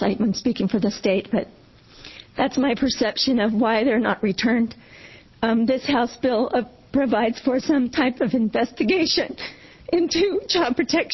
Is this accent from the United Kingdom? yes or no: no; Springfield, Oregon, United States; I'm from Springfield, Oregon.